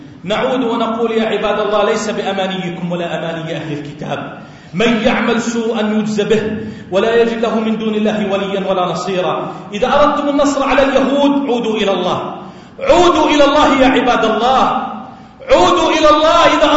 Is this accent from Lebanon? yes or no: no; Jordan; اللهم اجعل بلدنا الأردن واحة للأمن والأمان